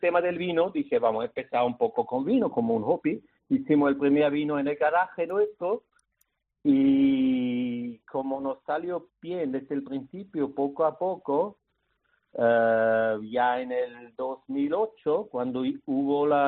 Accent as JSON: {"language": "Spanish", "country": "Austria", "said": "que tiene su origen en, pues, en Austria, en mi país de origen."}